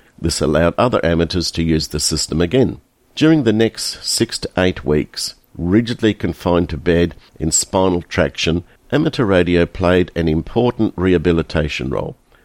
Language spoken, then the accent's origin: English; Toronto, Ontario, Canada; moved away as an adult; now in Australia; As a Canadian from Toronto who had arrived in Perth in 1977 to teach high school, I enjoyed the sun-filled sandgroper life. and extended my stay from 1 to 3 years.